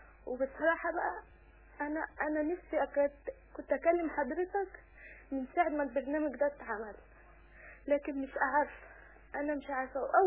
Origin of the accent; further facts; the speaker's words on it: Cairo, Cairo Governorate, Egypt; أنا من القاهرة